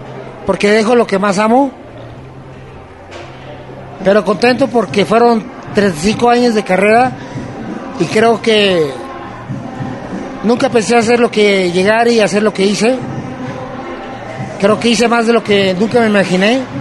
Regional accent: Tijuana, Baja California, Mexico; como buen aferrado cabrón tijuanense

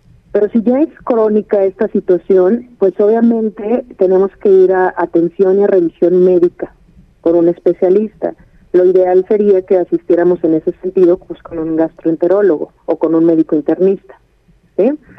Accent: Mexico; nosotros como mexicanos debemos de tener mucho cuidado

